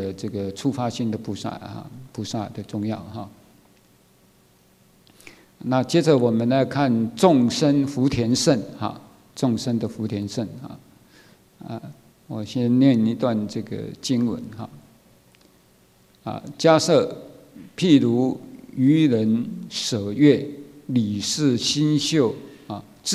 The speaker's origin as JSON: {"language": "Chinese", "country": "China", "said": "当然我们中国人是喜爱满月的"}